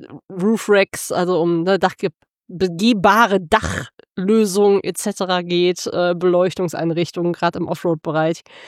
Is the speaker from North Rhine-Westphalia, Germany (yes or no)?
yes; North Rhine-Westphalia, Germany; Zum Glück, wir kommen aus der Mitte von NRW. Da ist viel Industriekultur.